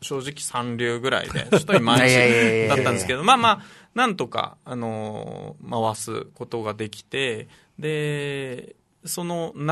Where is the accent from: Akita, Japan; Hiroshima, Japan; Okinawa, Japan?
Okinawa, Japan; Shuri; also born or lived in Tokyo; 私首里の出身でなんですけど、まあ浪人とか大学生とか含めて15年ぐらい東京にいて、はい、それで32かな3ぐらいで戻ってきて